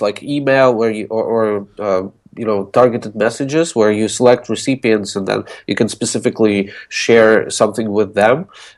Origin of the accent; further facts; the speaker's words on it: Russia; English is a second language; I'm originally from Russia.